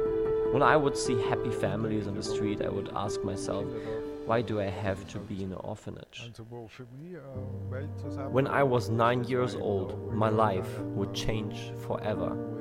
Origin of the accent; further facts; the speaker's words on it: Bregenz, Vorarlberg, Austria; I was invited to a church service about 20 miles away from my hometown of Bregenz.